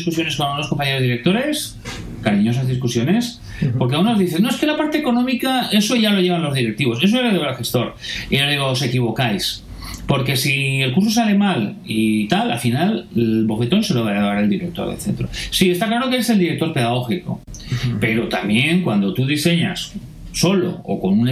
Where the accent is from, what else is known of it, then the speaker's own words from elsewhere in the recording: Valencian Community, Spain; Está en valenciano, porque soy valenciano.